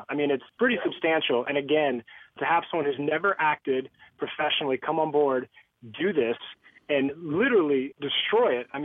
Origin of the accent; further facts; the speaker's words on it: Dallas, Texas, United States; I'm a Texas Rangers fan. I'm from Dallas.